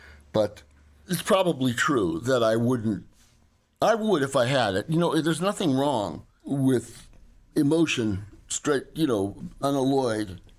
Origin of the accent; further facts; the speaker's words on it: Los Angeles, California, United States; born there; also born or lived in New Orleans; My mother was from New Orleans, and I was born in Los Angeles, but went to New Orleans when I was a week old, maybe 2 weeks old, and we stayed there till I was 3